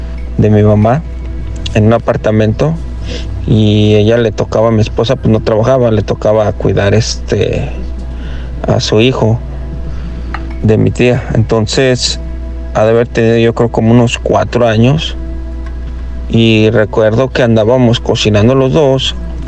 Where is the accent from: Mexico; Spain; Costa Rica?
Mexico; Guadalajara, Jalisco; pasaban en Guadalajara, yo soy de Guadalajara, en 93, creo, 94